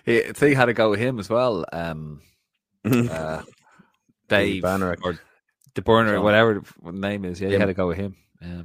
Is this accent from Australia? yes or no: no; Ireland; As an Irish player, unless he comes back and he does brilliantly, fair play to him.